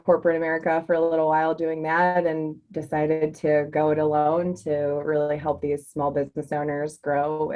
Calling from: Cuyahoga Falls, Ohio, United States; Cuyahoga Falls, Ohio.

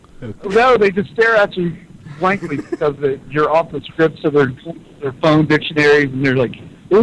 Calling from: South Korea; I'm calling from Yosin, South Korea.

